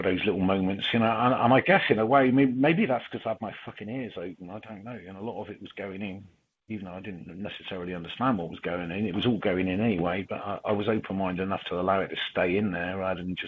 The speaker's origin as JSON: {"language": "English", "town": "Taunton", "region": "South West England", "country": "United Kingdom", "tie": "born or raised there", "said": "I went home to where I lived before I got, which is my hometown, which was Taunton in the West Country."}